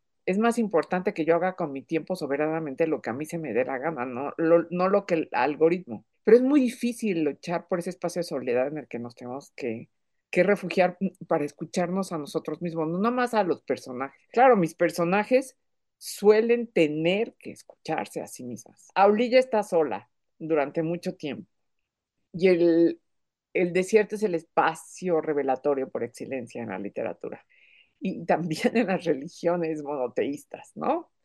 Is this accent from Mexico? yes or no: yes; Mexico; Soy escritora, soy mexicana.